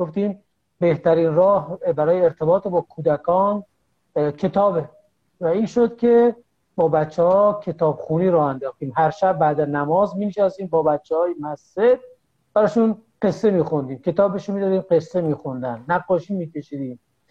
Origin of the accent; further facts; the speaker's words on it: Dehdasht, Kohgiluyeh and Boyer-Ahmad, Iran; also born or lived in Qom; قم زندگی میکردم تا اینکه اومدم دیگه درسم رو تموم کردم تو قم و قرار شد دیگه بیام شهر خودم دهدش